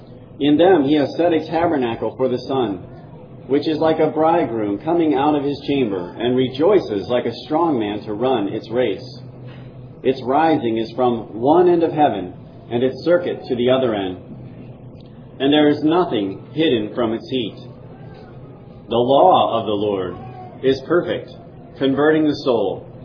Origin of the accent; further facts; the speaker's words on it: Wyoming, United States; For example, I grew up in Wyoming, in the foothills of great majestic mountains, and so I saw mighty mountains rising into the heights, and I saw all these crazy wild animals and raging rivers and all of the stuff that you would find in Wyoming.